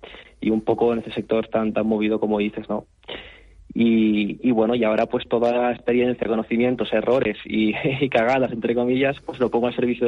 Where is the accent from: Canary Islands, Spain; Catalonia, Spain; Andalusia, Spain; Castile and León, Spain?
Canary Islands, Spain; moved away as an adult; yo soy canario en peligro de extinción, como me dijo uno una vez. Bueno, antes que nada, yo salí de Canarias con 19 años.